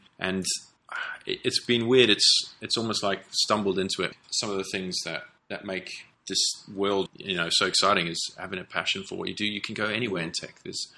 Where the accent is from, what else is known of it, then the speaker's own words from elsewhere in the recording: Durban, KwaZulu-Natal, South Africa; I was born in South Africa. I grew up I spent most of my time in a town called Durban, which is on the East Coast. And it's this laid back sort of surfer town.